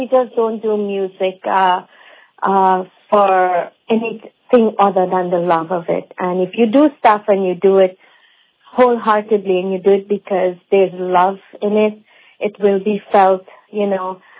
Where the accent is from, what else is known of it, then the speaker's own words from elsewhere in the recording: Vredenhoop, Essequibo Islands-West Demerara, Guyana; Actually, I grew up in Vredenhoop, and the pundit there was Pandit B.D. Nasir, and … so the temple we used to go to was in Vredenhoop